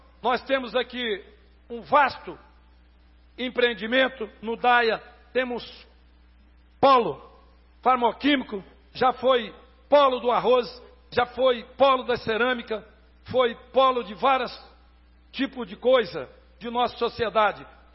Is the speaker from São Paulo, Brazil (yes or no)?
no; Anápolis, Goiás, Brazil; eu fui registrado na década de 50, numa cidade do Vale do São Patrício. Mas eu nasci na minha querida Anápolis e tenho orgulho de ser anapolino